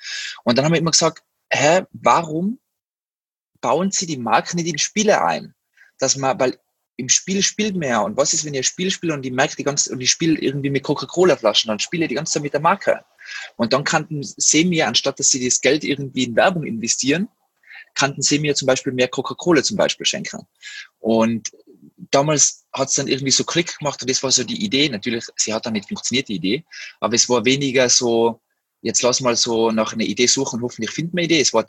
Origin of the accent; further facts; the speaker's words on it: Tyrol, Austria; moved away as an adult; now in Berlin, Germany; ich komme aus dem Zillertal, bin damals in die Tourismusschule gegangen